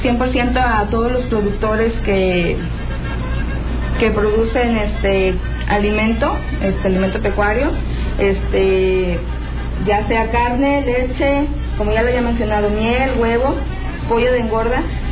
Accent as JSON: {"language": "Spanish", "country": "Mexico", "said": "como todo mexicano, pues tenemos el derecho"}